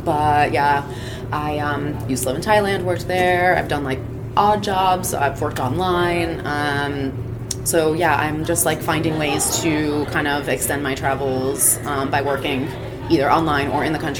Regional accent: Florida, United States; Florida. Yeah, so, and I get off in Bangkok airport.

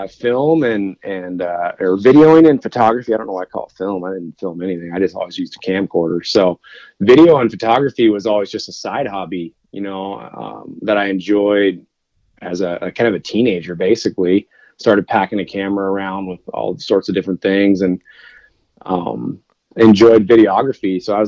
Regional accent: Oregon, United States; Actually, surprisingly, I grew up in Oregon, so I was bow hunting Roosevelt elk.

